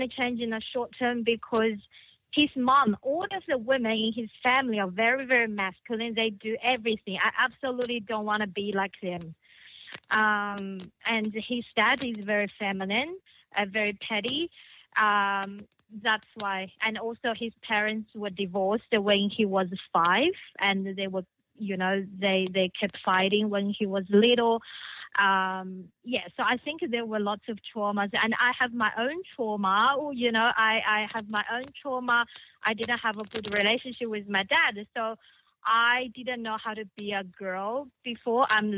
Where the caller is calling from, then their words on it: Sydney, New South Wales, Australia; Oh, I'm just saying I'm calling from Australia, Sydney.